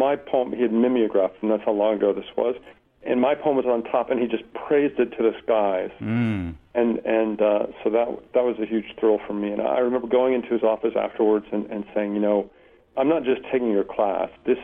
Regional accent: Lincoln, Nebraska, United States; I grew up in Lincoln, Nebraska, in a very working-class family.

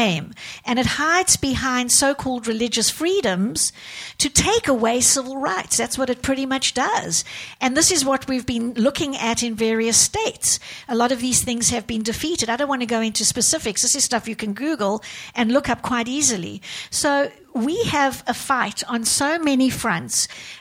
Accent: South Africa; moved away; I've lived here. I came as an immigrant from South Africa, and I've lived here for 30 years.

